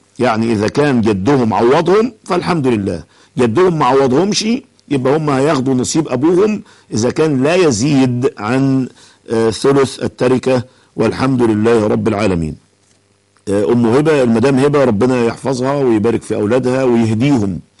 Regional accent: Egypt; لكن عندنا في مصر وصية اسمها الوصية الواجبة

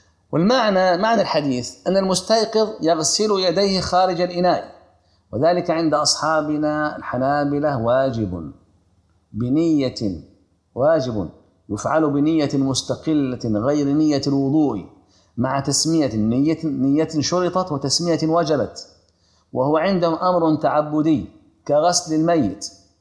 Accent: Egypt; الكوع ليس المرفق كما هو شائع عندنا في مصر

